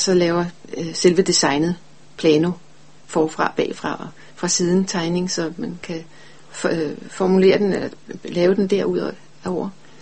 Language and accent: Danish; Løgstør, North Denmark Region, Denmark; born there; Jeg er født i Jylland, oppe i Løgstør, og jeg er enebarn.